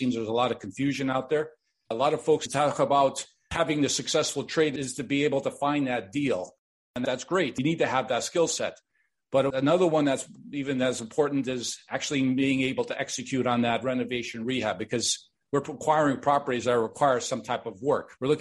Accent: Chicago, Illinois, United States; I was born and raised in Chicago to immigrant parents who we, along with my younger brother, lived in a one-bedroom apartment in Chicago.

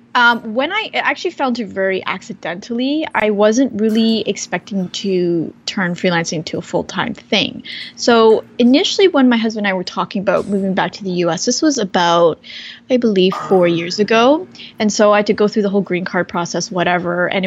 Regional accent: Canada; moved away as an adult; now in United States; I'm actually originally from Canada and my husband's from the US, and we made the decision to move to the US.

